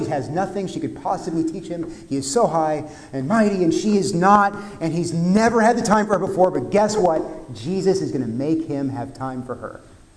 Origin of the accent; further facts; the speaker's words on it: Corpus Christi, Texas, United States; We had an Episcopal church in my hometown of Corpus Christi called, it's supposed to be the Church of the Good Shepherd